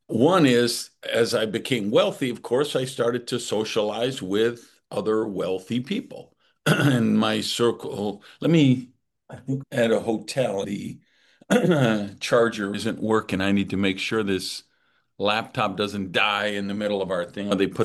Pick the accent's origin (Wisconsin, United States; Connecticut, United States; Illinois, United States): Wisconsin, United States; Madison; I grew up in Madison, Wisconsin, a single mother who was trying to raise three kids by herself